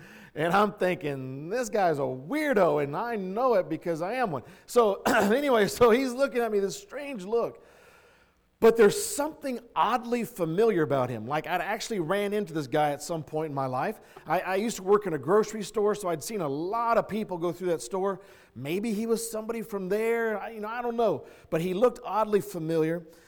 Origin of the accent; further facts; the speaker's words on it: Kansas, United States; we'd gone back home to Kansas. Yes, I'm from Kansas. I'm a plain person, as you can tell.